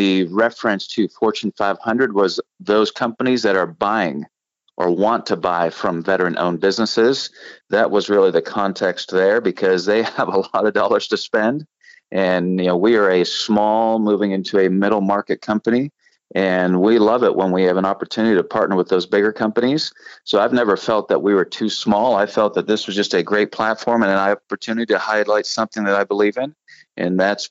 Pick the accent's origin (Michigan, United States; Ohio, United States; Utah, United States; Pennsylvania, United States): Pennsylvania, United States; Pittsburgh; I grew up in Pittsburgh. And the Steel City is a great city. It's a great sports city.